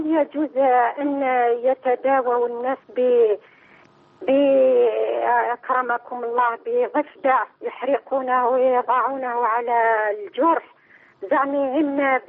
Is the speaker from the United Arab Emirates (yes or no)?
no; Algeria; نحن عندنا في الجزائر جدات عندما تصل البنت 6 سنوات